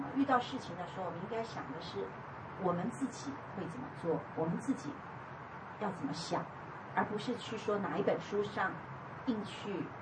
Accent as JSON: {"language": "Chinese", "country": "Taiwan", "tie": "born or raised there", "said": "我们在台湾长大的人"}